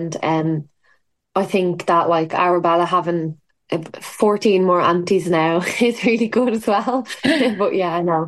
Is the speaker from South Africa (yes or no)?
no; Ireland; we're quite lucky in that regard that it is Irish. Like we're so Irish.